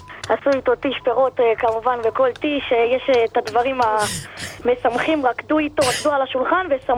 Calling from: Jerusalem, Jerusalem District, Israel

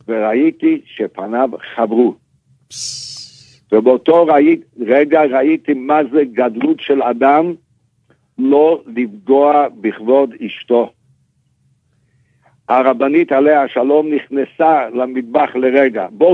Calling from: New York, United States; אני מטלפן מניו יורק

